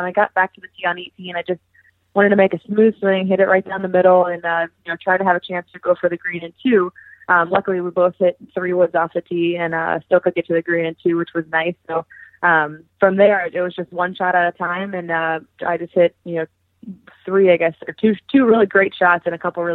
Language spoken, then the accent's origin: English; United States; You know, being an American player, I root for all the Americans really hard.